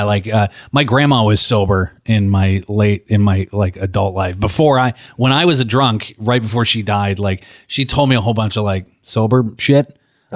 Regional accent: Pittsburgh, Pennsylvania, United States; Yeah, I grew up in Pittsburgh.

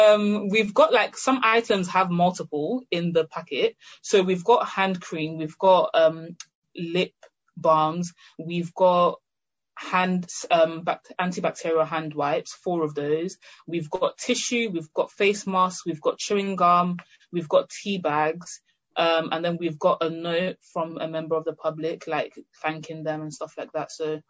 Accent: Nigeria; now in United Kingdom; I was born here, but I grew up in Nigeria

